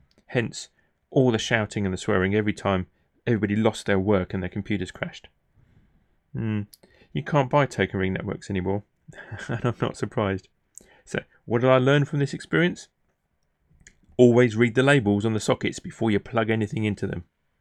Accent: Clevedon, South West England, United Kingdom; born there; now in Cotswolds, United Kingdom; I was born near Bristol on the west coast of England in a little seaside town called Clevedon. There it is. And my first year was spent living in a caravan because mum and dad couldn't afford a house. Whereas today, I live in a beautiful home next to the River Avon

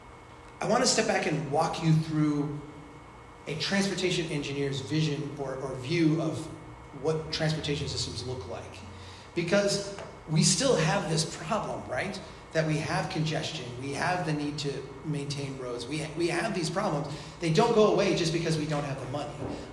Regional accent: Minnesota, United States; now in Florida, United States; I'm from Minnesota, also very flat

